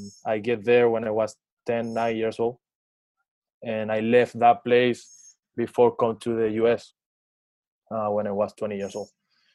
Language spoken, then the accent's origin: English; Santiago, Santiago Metropolitan Region, Chile; I'm from Santiago, Chile. I grew up in a very humble neighborhood, with a lot of social problems, you know, like I'm not coming from a rich place.